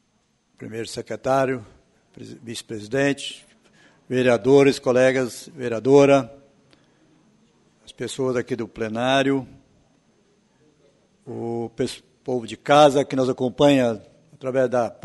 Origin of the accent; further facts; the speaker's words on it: Brazil; Acho que nós todos somos brasileiros.